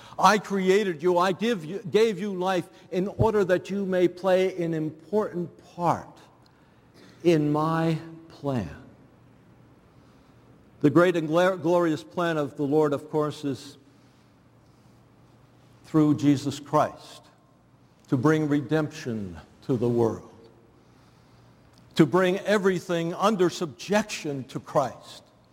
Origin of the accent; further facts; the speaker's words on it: New Jersey, United States; When I grew up in New Jersey, the next street behind my house was a dead-end street, and so there was very little traffic on that street.